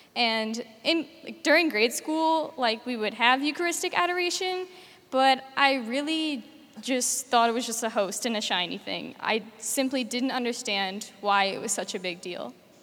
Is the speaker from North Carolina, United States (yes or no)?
no; St. Louis, Missouri, United States; I'm from St. Louis, Missouri.